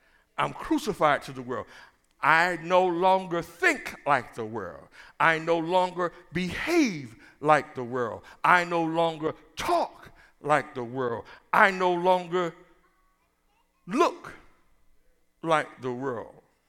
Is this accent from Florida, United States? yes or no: no; New York, United States; I'm from New York, so they'll allow me to say that.